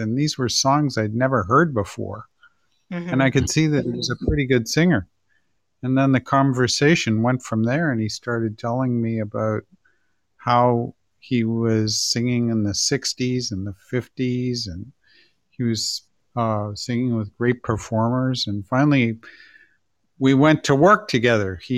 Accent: Toronto, Ontario, Canada; born there; also born or lived in Montreal, Canada / Chicago, United States; I was born in Toronto.

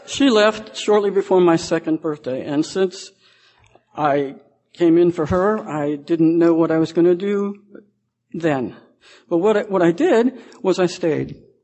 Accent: Chicago, Illinois, United States; moved away as an adult; I was raised in Chicago. I left when I was 25 years old.

